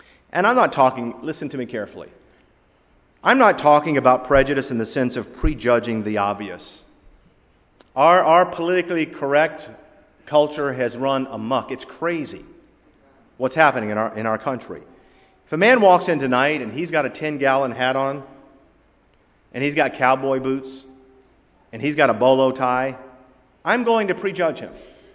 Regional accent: United States; born there; Now, I thank God that I was born in America.

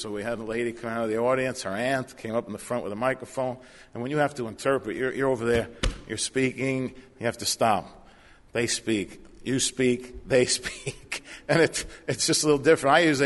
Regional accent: New Jersey, United States; I'm from New Jersey. You know, it's a little thick.

